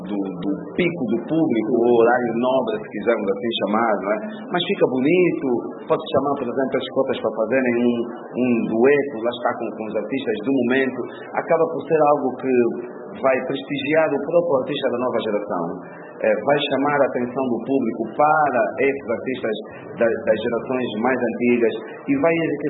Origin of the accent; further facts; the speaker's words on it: Angola; Eu digo, como angolano, é um prazer enorme para mim cantar em outros pontos do mundo